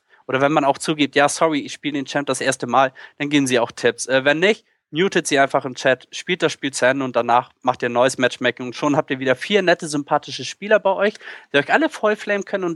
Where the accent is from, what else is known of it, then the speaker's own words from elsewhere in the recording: Hamburg, Germany; als Hamburger natürlich ganz cool